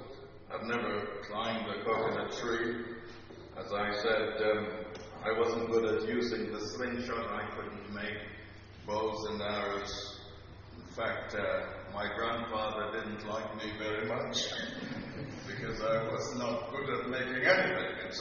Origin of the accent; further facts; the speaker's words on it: Portland Parish, Jamaica; when I grew up back in Portland, Jamaica